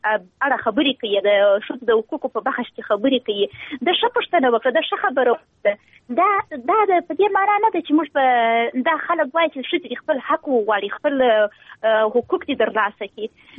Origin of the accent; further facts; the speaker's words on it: Helmand, Afghanistan; زه خپله د هلمند اوسېدونکی یم.